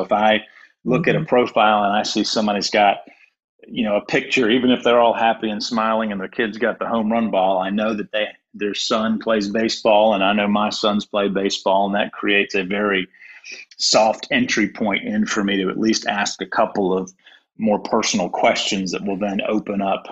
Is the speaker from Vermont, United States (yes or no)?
no; Durham, North Carolina, United States; I grew up in Durham.